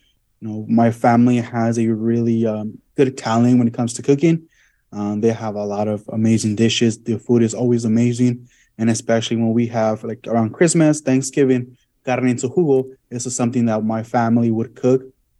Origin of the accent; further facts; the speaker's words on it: Santa Ana, California, United States; also born or lived in Guadalajara; Okay, so I was born in Guadalajara, Jalisco. My family and I decided to move to California when I was just 7. We moved to Southern California, to Santa Ana. That's roughly about 15 minutes from Disneyland.